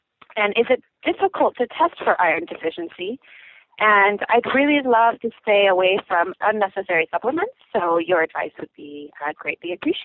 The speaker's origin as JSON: {"language": "English", "town": "San Diego", "region": "California", "country": "United States", "said": "I'm from San Diego, California."}